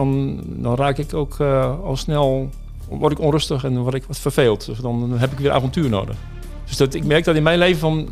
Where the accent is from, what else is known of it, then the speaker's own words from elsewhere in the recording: Netherlands; Wij komen uit de Nederlandse cultuur, waarin waarheid een hele hoge waarde heeft.